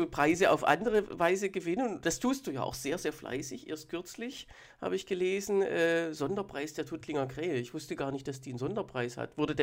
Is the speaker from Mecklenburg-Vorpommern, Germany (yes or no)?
no; Berlin, Germany; ich bin Berliner Kabarettist